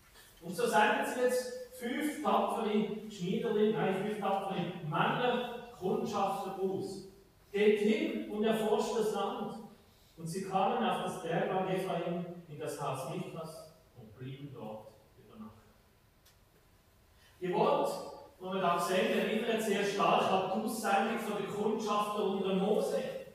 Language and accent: German; Zurich, Switzerland; now in Bern, Switzerland; Ein fremder Dialekt, Als Zürcher in Bern weiss man, wie das er ist.